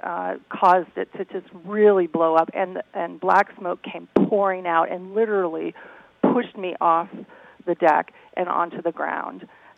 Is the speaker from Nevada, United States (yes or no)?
yes; Nevada, United States; born there; also born or lived in Colorado / Hawaii / California; I was born in Nevada. We moved to Colorado. Then we moved to Hawaii, which was a shock.